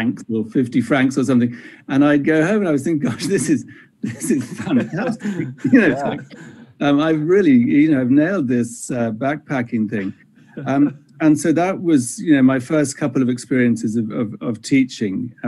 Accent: Ireland; Well, I come from Ireland. I guess this is the job for me.

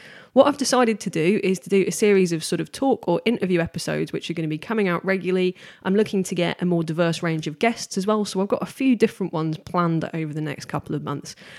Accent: East of England, United Kingdom; I'm from Norfolk, so

